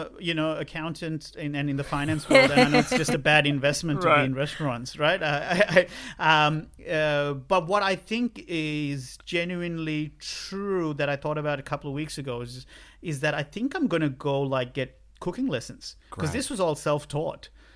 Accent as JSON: {"language": "English", "country": "Sri Lanka", "tie": "born or raised there", "moved": "as an adult", "said": "growing up in Sri Lanka for 19 years"}